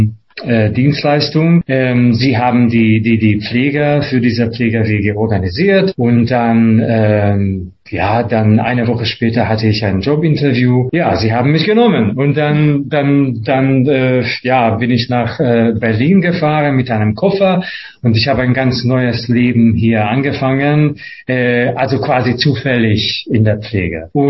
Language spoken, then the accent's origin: German; Hungary; moved away as an adult; now in Germany; ich komme ursprünglich aus Ungarn, ich lebe in Deutschland seit fast 11 Jahren